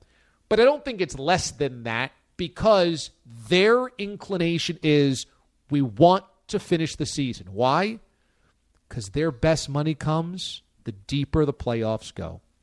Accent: Warwick, New York, United States; born or raised there

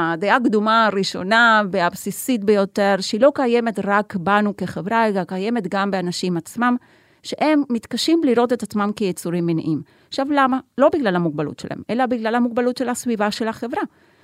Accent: Haifa, Haifa District, Israel; אז קודם כל אני מחיפה, היה לי נורא נחמד להגיע עד לכאן היום

